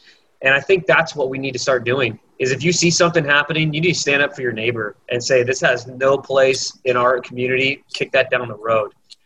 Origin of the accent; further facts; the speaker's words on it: Santee, California, United States; I grew up in Santee, I went to Santana